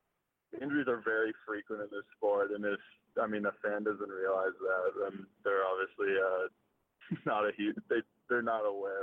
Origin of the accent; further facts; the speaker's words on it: Canada; as a Canadian